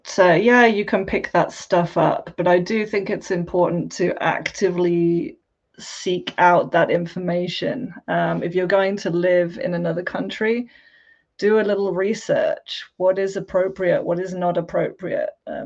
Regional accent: South of England, United Kingdom; accent: British received pronunciation; I guess you would describe it as British received pronunciation. I say British, I know the term is problematic. I'm English from the south of England, which for years was considered as BBC English.

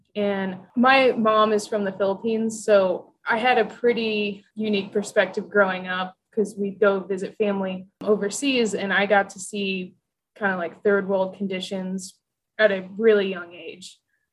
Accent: Kansas, United States; Yeah, so I'm originally from Kansas.

